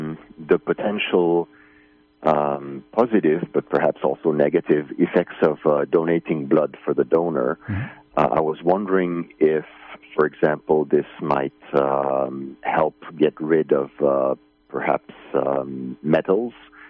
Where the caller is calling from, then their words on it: Finland; English is a second language; Hi, I'm calling from Finland.